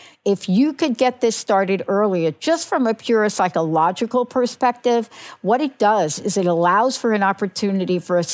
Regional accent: New York, United States; also born or lived in New Jersey; now in Washington, United States; I live in Washington State now, but I grew up in New York and New Jersey

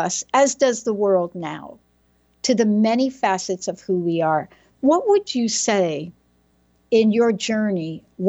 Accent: Bronx, New York, United States; I was born in the Bronx. And, District 14, which a young congresswoman is from right now, went to PS 14, went to Christopher Columbus Hi

